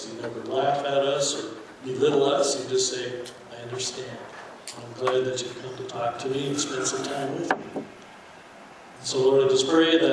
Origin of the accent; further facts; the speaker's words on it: Brandon, South Dakota, United States; We came from Brandon, South Dakota, and I just recently retired this past fall